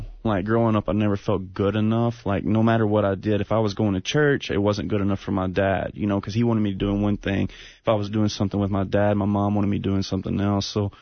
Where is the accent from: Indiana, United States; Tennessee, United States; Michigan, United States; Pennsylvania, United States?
Tennessee, United States; Lawrenceburg; I grew up in Lawrenceburg, Tennessee. Small farm town. Little, everybody knows everybody. Everybody goes to church. Legalistic background. You know, Baptist, Southern Baptist upbringing.